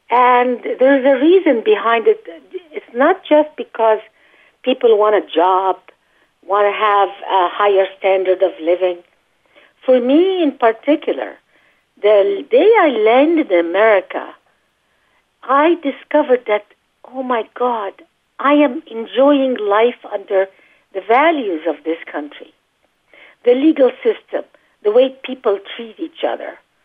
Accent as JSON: {"language": "English", "region": "Gaza Strip", "country": "Palestine", "tie": "born or raised there", "also_born_or_lived": "Cairo, Egypt", "moved": "yes", "lives_now": "United States", "said": "I really lived in trauma in the Middle East when I was born. I was born in Cairo. I grew up in the Gaza Strip."}